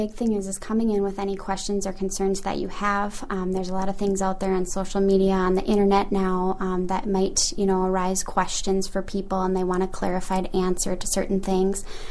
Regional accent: Dawson, Minnesota, United States; I'm down in my hometown of Dawson, Minnesota.

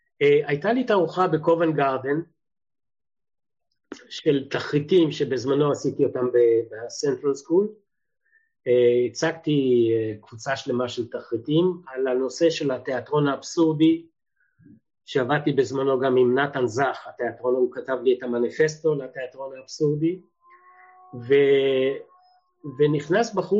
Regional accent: Bat Yam, Tel Aviv District, Israel; אני בא מבת ים.

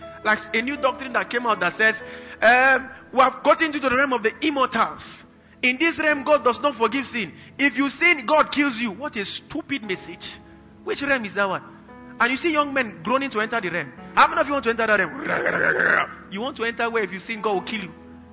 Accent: Kaduna, Kaduna State, Nigeria; We grew up together in Kaduna, anointed by the same pastor.

